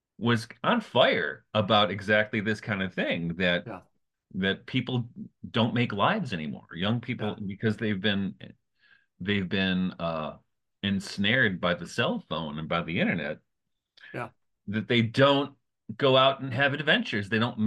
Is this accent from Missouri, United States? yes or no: no; Detroit, Michigan, United States; So when I was a kid, for instance, growing up in Detroit, you know, so it's March now, and it's, what's it, 45 degrees.